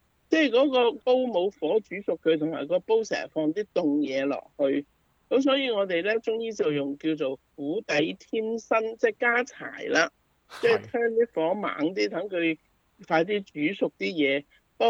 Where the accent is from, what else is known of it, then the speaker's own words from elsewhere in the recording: China; 你知我哋中國人有句話咧，叫做中庸之道